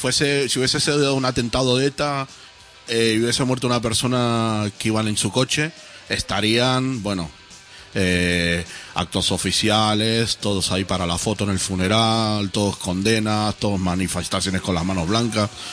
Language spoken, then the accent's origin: Spanish; Argentina; Como argentino que pronuncio mucho la ye, ¿no? Entonces suena un 66 un poco argentino.